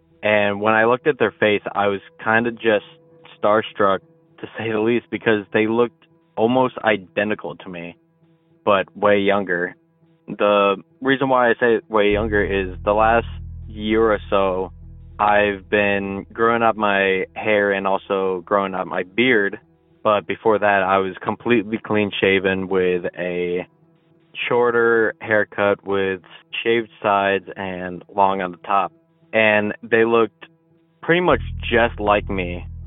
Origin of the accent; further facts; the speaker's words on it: Allegan, Michigan, United States; I am from Allegan, Michigan.